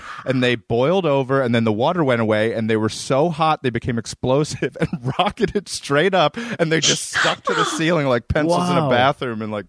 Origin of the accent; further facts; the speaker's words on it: Maryland, United States; When I was a little kid, my aunts and uncles would come in town from California for some of the holidays. I grew up in Maryland, and my grandmother would have that.